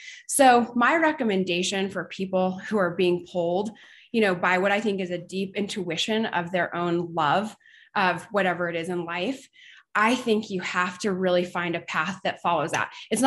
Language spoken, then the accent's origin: English; Los Alamos, New Mexico, United States; You know, I grew up in Los Alamos, New Mexico, and you know, there was a culture there that's about, you don't pigeonhole, you think beyond